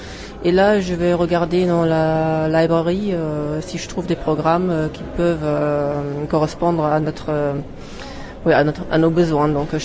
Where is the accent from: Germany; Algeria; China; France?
Germany; French is a second language; je suis allemande